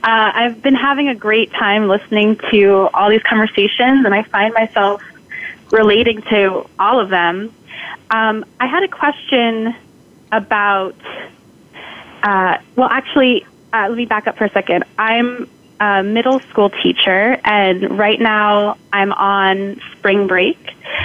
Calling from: Manhattan, New York, United States; Here in my apartment in Manhattan.

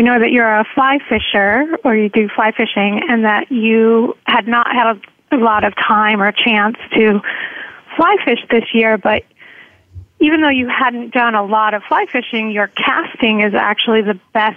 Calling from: Manhattan, New York, United States; Hi, thank you. I'm calling from Manhattan.

